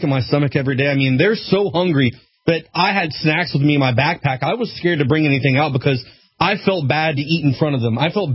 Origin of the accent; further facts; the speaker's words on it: Florida, United States; You know, I'm from Florida. I have been in hurricanes before many times.